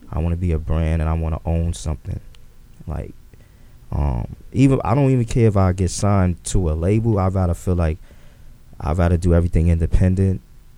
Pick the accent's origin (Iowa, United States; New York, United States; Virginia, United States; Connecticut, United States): New York, United States; Queens; I was born in Jamaica, Queens. I have a lot of family still to this day in Queens and Rosedale.